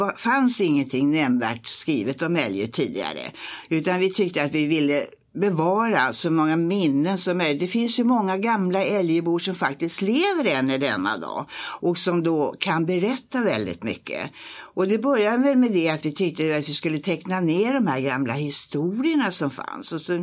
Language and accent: Swedish; Upplands Väsby, Stockholm County, Sweden; jag är faktiskt född i Upplands Väsby. Det alltså ligger ungefär 2,5 mil norr om Stockholm.